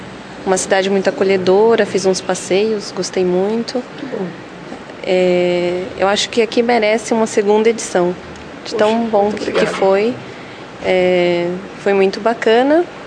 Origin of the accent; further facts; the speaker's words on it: São Paulo, Brazil; Eu falo isso porque eu venho de São Paulo e às vezes lá é meio um pouco desorganizado.